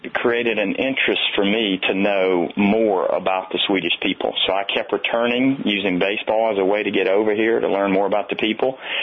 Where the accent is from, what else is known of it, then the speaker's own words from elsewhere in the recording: Mississippi, United States; So she was placed in Mississippi, which is my home state.